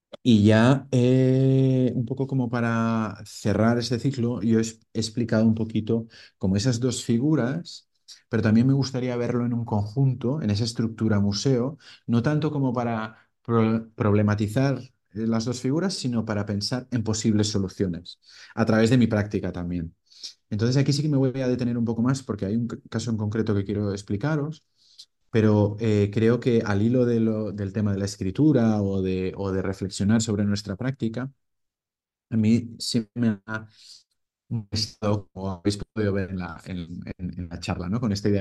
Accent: Spain; como artista español

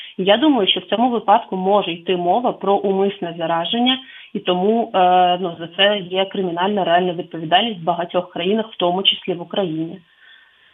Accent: Chernivtsi Oblast, Ukraine; моєї рідної Чернівецької області

